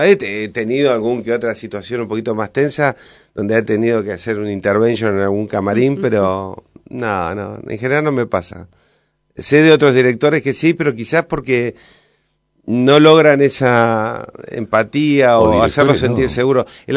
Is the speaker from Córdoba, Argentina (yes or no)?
yes; Córdoba, Argentina; Yo arranqué en un pueblito muy chiquitito donde nací, en Córdoba, con una cámara de Super 8.